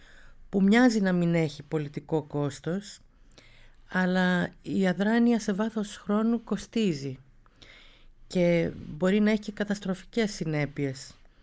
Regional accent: Athens, Attica, Greece; born there; Και έτσι εγώ γεννήθηκα στην Αθήνα, αλλά υπάρχει αυτή η προϊστορία.

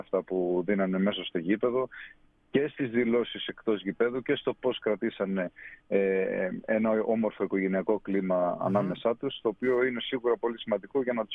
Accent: Greece; αλλά εμείς είμαστε Έλληνες και έχουμε δείξει ότι στο παρελθόν οι έδρες δεν μας φοβίζουν.

